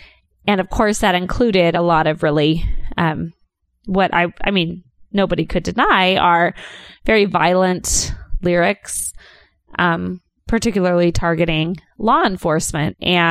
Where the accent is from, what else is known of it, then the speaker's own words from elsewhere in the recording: California, United States; And I'm from California. I grew up, I don't know, maybe like 4 hours north of LA.